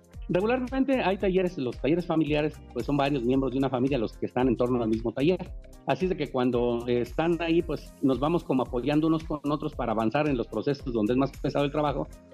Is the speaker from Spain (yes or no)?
no; Santa Clara del Cobre, Michoacán, Mexico; Pues sí, soy de Santa Clara del Cobre, Michoacán, el único lugar donde con orgullo enseñamos el cobre